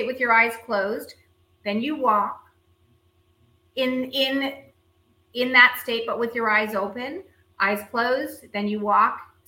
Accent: Canada; moved away as an adult; now in Mexico; I'm coming to you from Mexico, where I now live. I grew up in Canada. I lived my whole life in Canada.

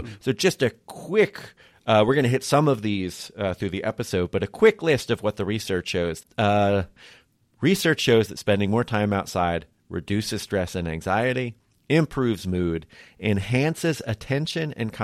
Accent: New Jersey, United States; So I just briefly, like, I grew up in South Jersey.

